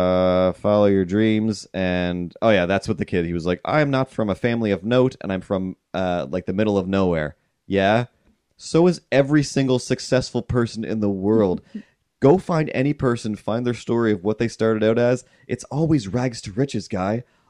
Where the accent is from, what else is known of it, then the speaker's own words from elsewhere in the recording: Cape Breton, Nova Scotia, Canada; But realistically, I came from Cape Breton, a town where when I go home...